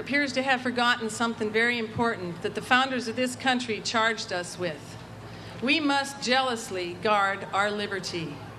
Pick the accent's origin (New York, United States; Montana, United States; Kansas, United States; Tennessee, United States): Montana, United States; Helena; I'm from Helena, Montana, and I've been in the great state of Texas since the 31st of July when I came to stay with my husband, who's at Fort Hood.